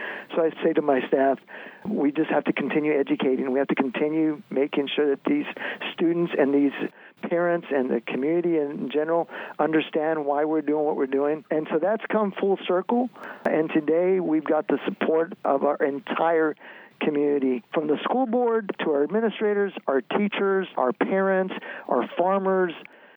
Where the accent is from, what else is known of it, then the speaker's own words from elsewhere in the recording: Texas, United States; moved away as an adult; now in California, United States; I'm originally from Texas and had worked in school food service in Texas. And when I moved to California